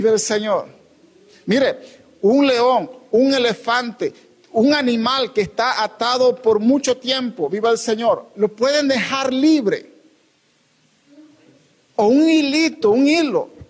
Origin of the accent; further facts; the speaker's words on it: Mexico; en mi país, en los años de la libertad española, cuando llegaron los caciques, los hacendados en México